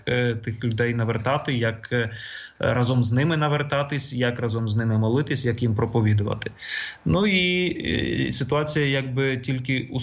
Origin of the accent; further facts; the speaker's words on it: Kharkiv, Kharkiv Oblast, Ukraine; born there; я народився в Харкові, в римокатолицькій родині, мішаній римокатолицькій православній, скажімо так, але був вихований в римокатолицькій вірі.